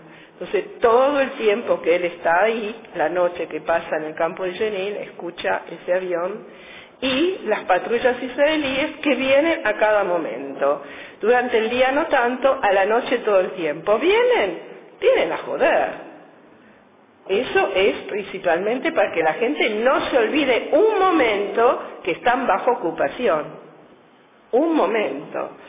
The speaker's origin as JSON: {"language": "Spanish", "country": "Argentina", "lives_now": "France", "said": "Y yo como argentina, aunque vivo en Francia, yo me siento argentina"}